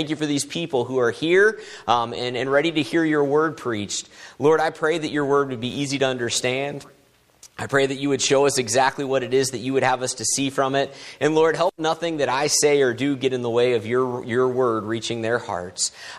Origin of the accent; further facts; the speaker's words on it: Florida, United States; now in Sullivan, United States; I come from, originally I'm from Florida, but we've been up in Missouri for 5 years now, and we're down in Sullivan there